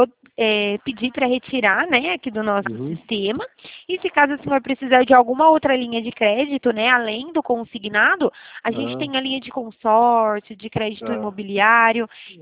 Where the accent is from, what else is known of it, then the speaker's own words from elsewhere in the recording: Araras, São Paulo, Brazil; eu sou da cidade de Araras, aqui no interior